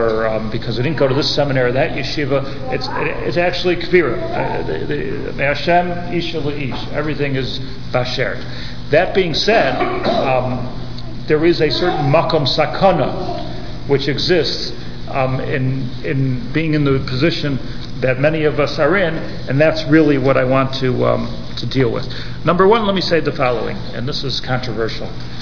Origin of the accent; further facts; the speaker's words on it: United States; I'm an American. I feel very American.